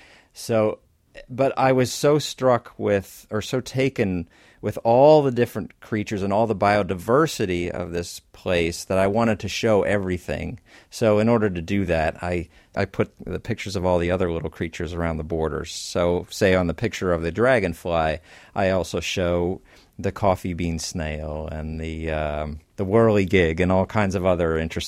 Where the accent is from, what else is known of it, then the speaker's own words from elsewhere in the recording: Pennsylvania, United States; now in Rutherford, United States; I grew up in Pennsylvania and moved to Rutherford, New Jersey in 1995.